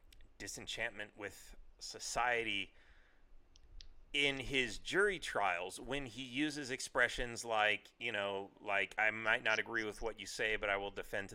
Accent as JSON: {"language": "English", "region": "California", "country": "United States", "tie": "born there", "said": "I was born in California, but as the bumper sticker says, I wasn't born in Texas, but I got there as fast as I could."}